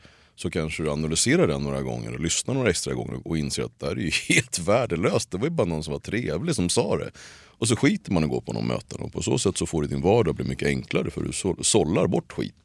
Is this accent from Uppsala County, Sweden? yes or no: yes; Gottsunda, Uppsala County, Sweden; jag kommer från Gottsunda heter det. Ett område utanför Uppsala.